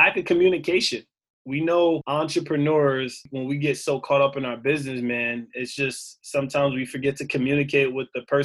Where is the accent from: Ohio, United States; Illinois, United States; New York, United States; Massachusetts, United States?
New York, United States; Queens; Like growing up in Queens, I thought having multiple relationships at one was the way to go.